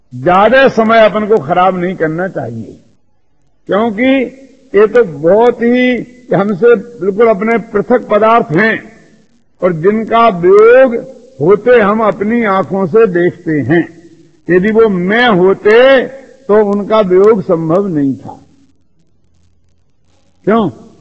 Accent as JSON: {"language": "Hindi", "region": "Rajasthan", "country": "India", "said": "मैं राजस्थानी हूं या तो मैं कहता हूं, मैं हिंदुस्तानी हूं ये भी मैं कहता हूं"}